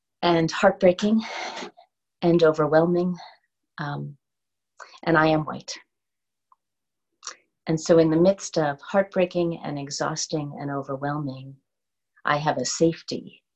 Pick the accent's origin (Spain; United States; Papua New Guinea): United States; New York; now in Canada; I live out in Alberta and I grew up in New York, so pizza here just isn't the same.